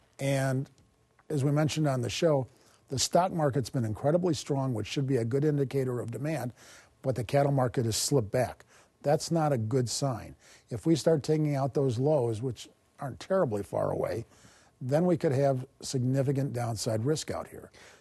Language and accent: English; Chicago, Illinois, United States; now in Iowa; Now, in Iowa, it's not very popular to say that, but the fact of the matter is I grew up on the South Side and went to White Sox camp as a kid